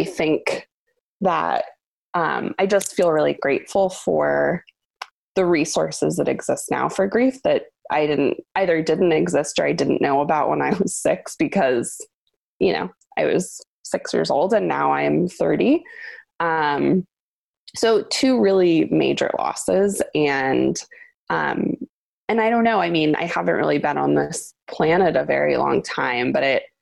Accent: San Diego, California, United States; growing up in San Diego, I lost my mom when I was 6 years old

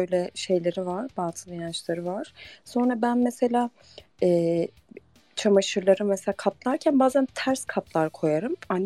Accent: Diyarbakır, Diyarbakır Province, Turkey; Diyarbakır'dayım. Şu an Diyarbakır'da yaşıyorum. Buralıyım.

